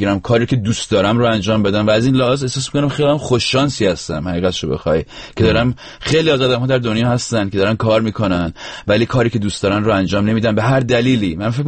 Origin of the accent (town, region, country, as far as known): Rasht, Gilan, Iran